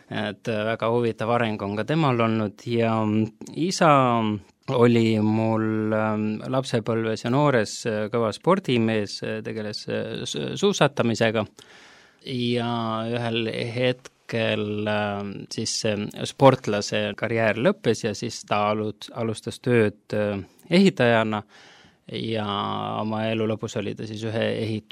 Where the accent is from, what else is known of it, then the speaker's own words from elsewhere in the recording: Tallinn, Harju County, Estonia; also born or lived in Haapsalu; olen ikkagi Tallinnast, kuigi esimesed 6 eluaastat elasin Haapsalus ja siis tulime Tallinnasse kooli. Ja sellest ajast peale olen ma nii-öelda ikkagi tunnen, et olen tallinlane, et esimesed 9 aastat siis alates koolist elasin Lasnamäel